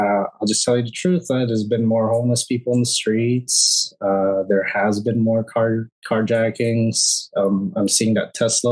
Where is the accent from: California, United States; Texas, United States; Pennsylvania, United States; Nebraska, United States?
California, United States; I grew up around the Bay Area for a very long time. It's always been safe-ish.